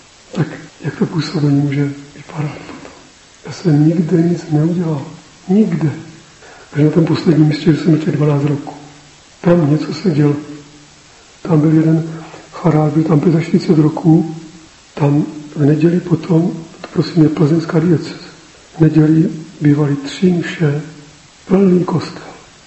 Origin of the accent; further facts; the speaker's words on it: Moravia, Czechia; když se dověděl, že jsem z Moravy